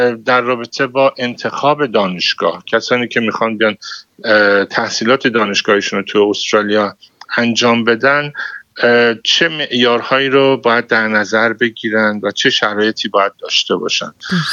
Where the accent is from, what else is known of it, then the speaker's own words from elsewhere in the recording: Iran; ما هم خب به عنوان یک ایرانی وقتی خبرها رو میشنویم ناراحت میشیم